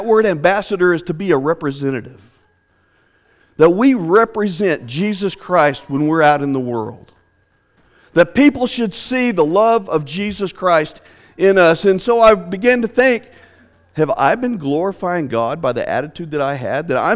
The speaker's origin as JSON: {"language": "English", "town": "Shawnee", "region": "Oklahoma", "country": "United States", "said": "I'm from Shawnee, Oklahoma. I want to first of all give you guys an invitation to come. Anytime you happen to be driving through Shawnee, please give me a call."}